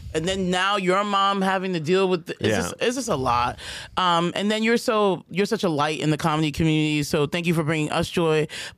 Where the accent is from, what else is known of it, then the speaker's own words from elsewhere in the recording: Queens, New York, United States; So I'm from Queens. She's from Queens.